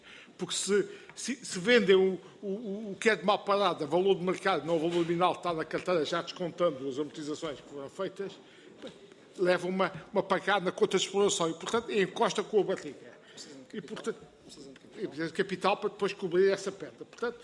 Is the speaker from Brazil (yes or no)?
no; Portugal; eu sou português, mas sou europeu.